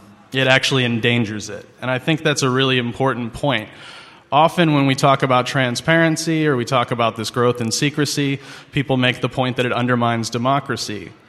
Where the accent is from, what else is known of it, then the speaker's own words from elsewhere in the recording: Midwest, United States; So I was raised in the Midwest. I went to Columbia College in Chicago.